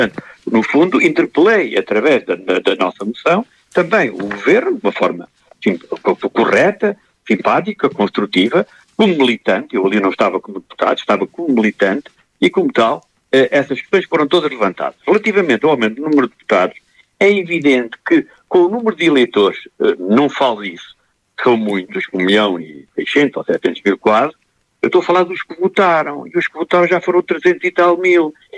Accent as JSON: {"language": "Portuguese", "region": "Castelo Branco", "country": "Portugal", "said": "Eu venho do distrito de Castelo Branco, onde já só há 3 deputados."}